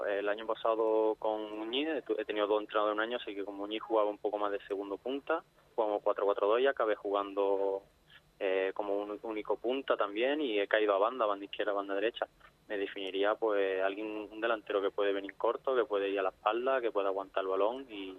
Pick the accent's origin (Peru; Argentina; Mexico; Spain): Spain; Málaga, Andalusia; Mis padres se vinieron aquí justo antes que yo naciera, o sea, yo nací aquí como un chavalito más de Málaga, guardería más con la gente de Málaga, colegio, así que me considero realmente español. Después voy a casa y hablo inglés con mis padres